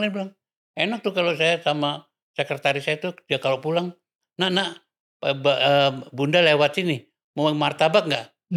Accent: Java, Indonesia; Ya saya orang Jawa mbak.

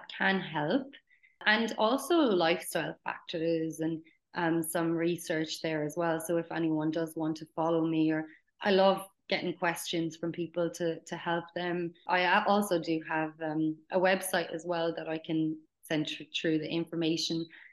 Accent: Ireland; But, you know, I come from Ireland, where I don't really feel like there is that much support in this area over there.

